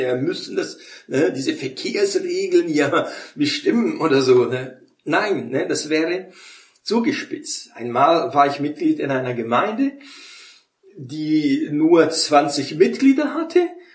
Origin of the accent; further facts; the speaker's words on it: Brazil; Wie man so in Brasilien, wo ich aufgewachsen bin, da in den Bergen, hat mein Vater mir das Fahren beigebracht, als ich 12 war.